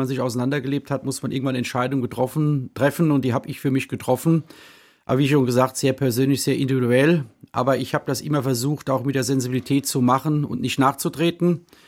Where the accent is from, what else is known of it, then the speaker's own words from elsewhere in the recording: Worms, Rhineland-Palatinate, Germany; Ich komme aus Worms